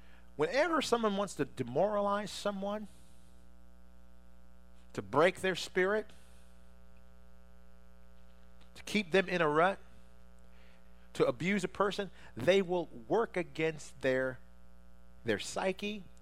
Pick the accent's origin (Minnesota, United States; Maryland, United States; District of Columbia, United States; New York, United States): District of Columbia, United States; Washington; I'm from Washington, D.C. area, and there was one time when they just decided to refurbish the whole city.